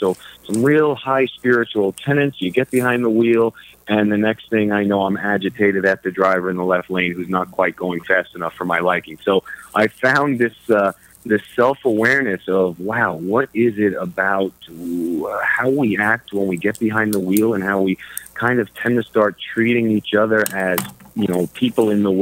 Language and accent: English; Long Island, New York, United States; Yes, I am a father of three, chasing kids around like so many of us out here, born and bred in Long Island, went to school at Columbia University